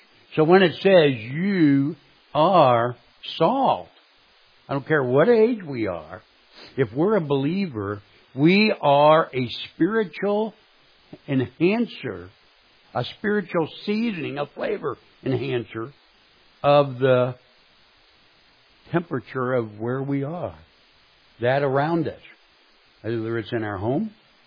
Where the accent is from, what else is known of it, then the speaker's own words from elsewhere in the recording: St. Louis, Missouri, United States; I grew up in St. Louis, Missouri